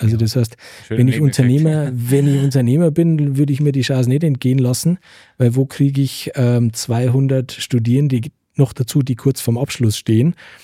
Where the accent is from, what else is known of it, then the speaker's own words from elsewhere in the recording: Passau, Bavaria, Germany; Ich bin nicht aus Deggendorf, aber ich bin aus Passau.